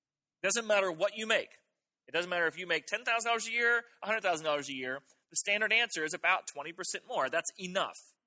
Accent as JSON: {"language": "English", "region": "Florida", "country": "United States", "tie": "born or raised there", "said": "I grew up in South Florida. We never experienced cold weather."}